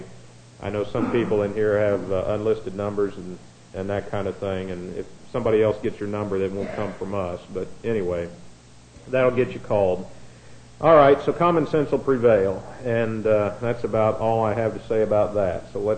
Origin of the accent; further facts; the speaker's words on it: Indiana, United States; I'm from Indiana, and I've yet to see really bad weather down here.